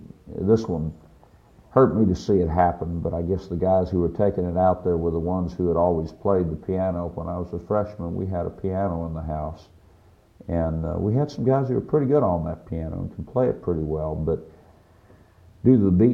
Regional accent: Dallas, Texas, United States; Really, I was from Dallas, there were five or six guys from my home high school, and I think we had 12 or 13 total from Dallas in that year.

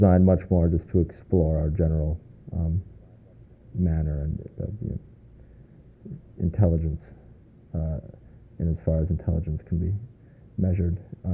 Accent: Canada; Well, being a Canadian, I was I was designated a foreign student.

